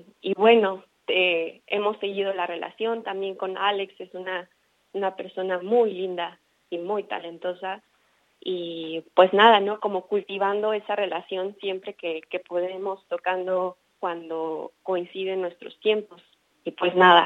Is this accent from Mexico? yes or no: yes; Mexico; yo soy mexicana, me encanta la música mexicana